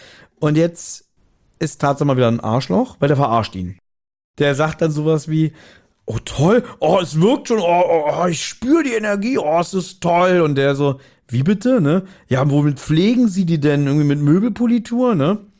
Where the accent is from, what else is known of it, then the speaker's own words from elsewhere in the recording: Berlin, Germany; Kann ich nur bezeugen, so sind wir Berliner.